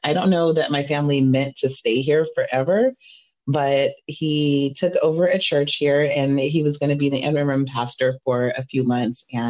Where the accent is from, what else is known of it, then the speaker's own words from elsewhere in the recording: Juneau, Alaska, United States; also born or lived in Anchorage; So I'm an Alaska girl born and raised. I was born in Anchorage and raised in Juneau.